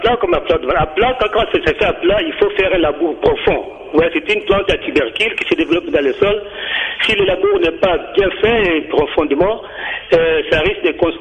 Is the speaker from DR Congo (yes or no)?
yes; DR Congo; chez nous, en RDC, ça cultive un peu partout, dans toutes les régions.